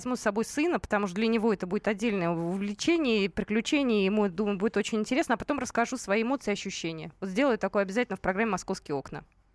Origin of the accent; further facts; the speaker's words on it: Moscow, Russia; Мы же москвичи, люди не избалованные родниками и так далее.